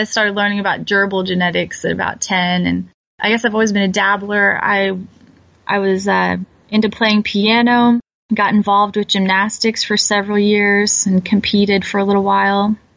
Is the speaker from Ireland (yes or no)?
no; Missouri, United States; also born or lived in Montana; So I claim Southeast Missouri as my home. I was born in Montana. My dad was in the Air Force until I was about 5 years old, but then we made our way back here because my grandparents live here on both sides of the family.